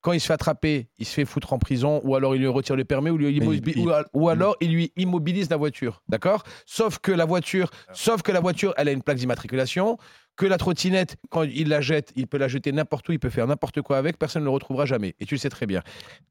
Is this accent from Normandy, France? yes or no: no; Paris, Île-de-France, France; Mais je connais le sujet, je suis de Paris quand même. Tu vas pas me dire que moi je ne suis pas de Paris.